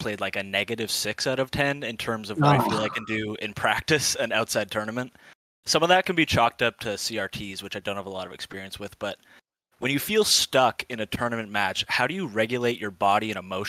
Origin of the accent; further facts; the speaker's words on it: Vancouver, British Columbia, Canada; I'm from Vancouver, by the way, where Amsa's from and Deer and all that.